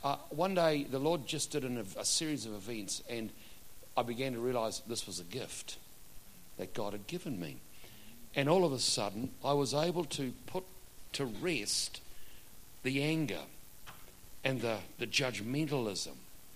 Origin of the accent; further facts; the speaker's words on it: New Zealand; I said I'm a pastor from New Zealand, I'd like to sit up the front.